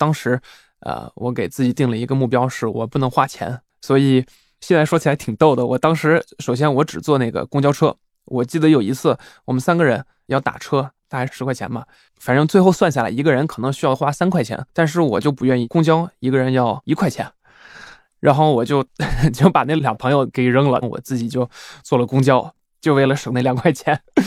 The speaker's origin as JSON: {"language": "Chinese", "country": "Switzerland", "tie": "born or raised there", "second_language": "Chinese", "said": "当时来中国之后感觉这个地方和我的家乡太不一样了，瑞士的话就是生活节奏非常的慢"}